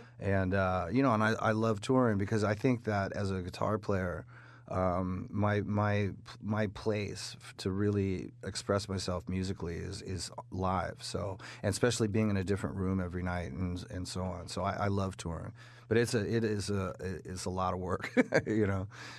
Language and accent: English; England, United Kingdom; born there; I was born in England